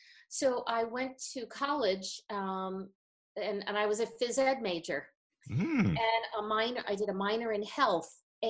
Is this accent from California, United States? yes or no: no; New Jersey, United States; I grew up in New Jersey.